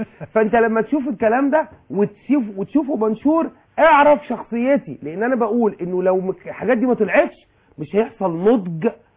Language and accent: Arabic; Egypt; انا مواطن عادي من مصر.